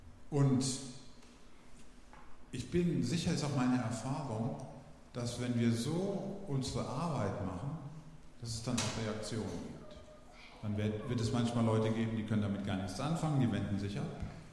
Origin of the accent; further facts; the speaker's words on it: Hesse, Germany; Ich bin geboren in Oberhessen in der Nähe von Gießen. Das hört man ja auch ein bisschen, wenn man genau hinlauscht.